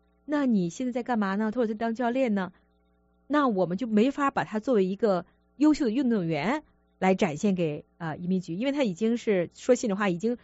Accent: Harbin, Heilongjiang, China; 当然这话我说的有点主观，因为我是哈尔滨人

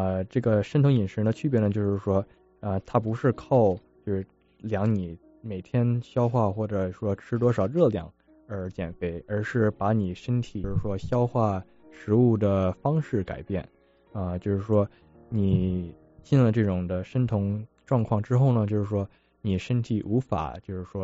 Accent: United States; 我是美国华人，就是我是美国这边生的，美国这边长大的。

